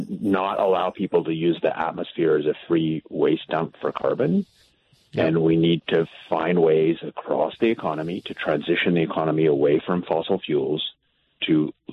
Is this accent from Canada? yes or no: yes; Ottawa, Ontario, Canada; now in Alberta, Canada; I grew up in Ottawa. Live in Alberta more now.